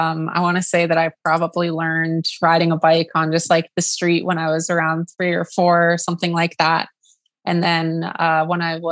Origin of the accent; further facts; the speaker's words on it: West Palm Beach, Florida, United States; South Florida in the West Palm Beach area. So my local racetrack that I would go to is called Okeechobee BMX.